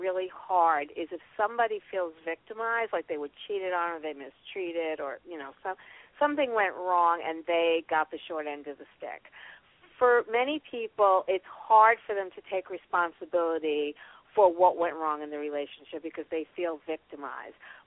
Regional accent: New York, United States; And I'm from New York.

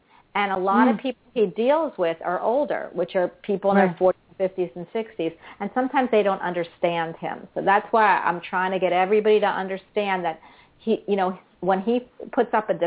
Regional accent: Philadelphia, Pennsylvania, United States; also born or lived in New Jersey; I'm a city girl. I'm from Philadelphia and Jersey

